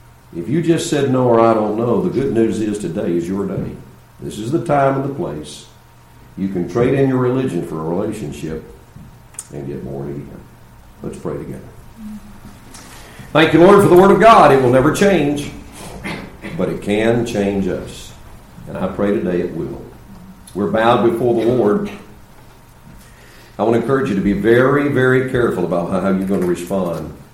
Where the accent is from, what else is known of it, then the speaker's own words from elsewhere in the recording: United States; hi, I'm from America. This is my cousin.